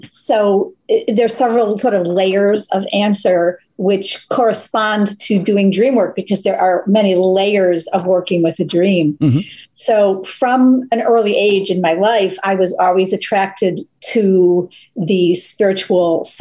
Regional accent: Buffalo, New York, United States; now in Boston, United States; I'm from Buffalo, New York originally. Mm-hmm. And then when I came back to the States, I moved to Boston, where I live now.

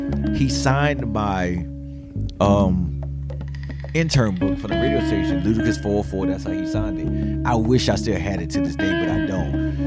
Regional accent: Miami, Florida, United States; also born or lived in South Carolina / North Carolina; I'm from Miami, Florida, by way of South Carolina, by way of North Carolina.

